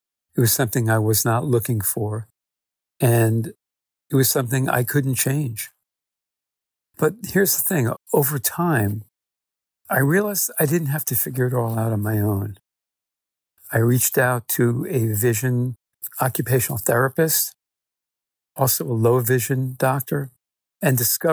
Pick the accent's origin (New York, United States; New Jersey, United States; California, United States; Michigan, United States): New Jersey, United States; Princeton Junction; I'm from Princeton Junction, New Jersey.